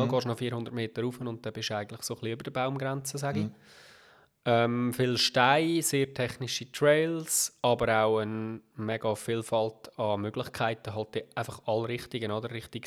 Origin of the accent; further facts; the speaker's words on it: Seon, Aargau, Switzerland; Nein, ich bin kein Urner. Ich bin Aargauer oder Seetaler sogar, von Zeon aufgewachsen.